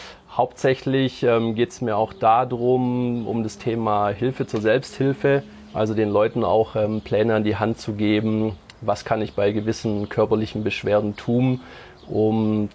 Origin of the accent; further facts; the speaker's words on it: Stuttgart, Baden-Württemberg, Germany; born there; Also geboren bin ich in Stuttgart, quasi in der Schwabenhauptstadt, waschechter Schwabe, auch wenn es sich nicht so anhört. Aber ich wurde jetzt nicht arg schwäbisch erzogend dahin geleitet. Ich habe relativ viel Zeit in Alting verbracht, da bin ich aufgewachsen